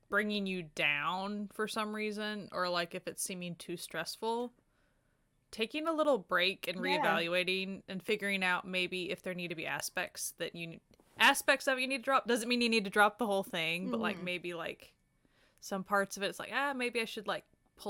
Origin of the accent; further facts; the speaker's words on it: Oklahoma, United States; I was raised in Oklahoma and in a college town though, so I never had like the huge drawls, but like, I know that I sound slow.